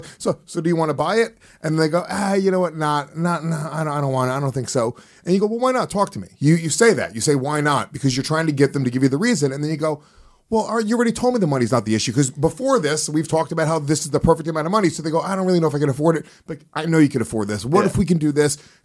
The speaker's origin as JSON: {"language": "English", "region": "New Jersey", "country": "United States", "said": "I was like, oh, I'm from Jersey."}